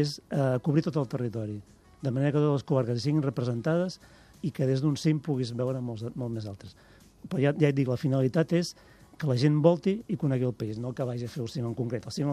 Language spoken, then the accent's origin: Catalan; Ripoll, Catalonia, Spain; Jo soc de Ripoll.